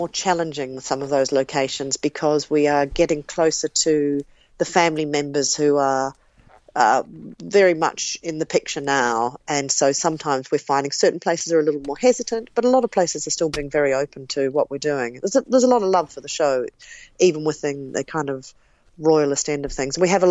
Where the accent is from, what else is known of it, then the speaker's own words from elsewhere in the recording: New Zealand; As a New Zealander coming on to something like this, you have a full research team